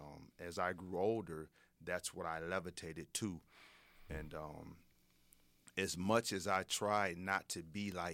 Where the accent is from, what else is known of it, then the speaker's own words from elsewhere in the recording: Racine, Wisconsin, United States; I grew up in Racine, Wisconsin. In my earlier years, I come from a dysfunctional home.